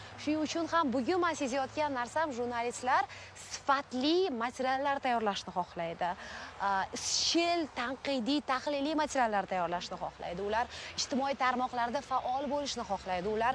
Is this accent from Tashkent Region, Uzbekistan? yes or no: yes; Qoshqirgon, Tashkent Region, Uzbekistan; moved away; Shu diyor farzandiman. O'zbekistonda tug'ilganman, voyaga yetganman. Toshkent viloyati Bo'stonliq tumani Qo'shqirg'on degan qishloqdaman. Oddiy oiladan chiqqanman. 9 farzandmiz.